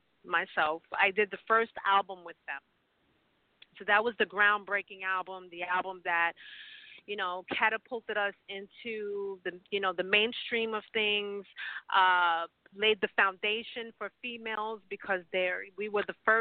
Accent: Bronx, New York, United States; No, I'm originally from the Bronx. But my family, a lot of my family are in Bridgeport, Hartford, Stamford, New Haven, you know, and they were there.

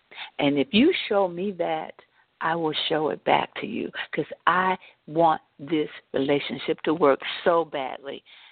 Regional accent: United States; I'm not going anywhere. I am an American, and that is just how it is.

